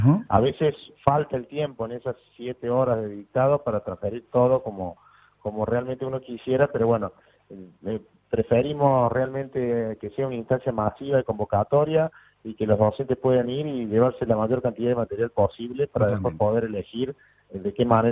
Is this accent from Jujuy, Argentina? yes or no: no; Córdoba, Argentina; accent: Cordoban; nosotros estamos ubicados en Córdoba, como ya se han dado cuenta por mi acento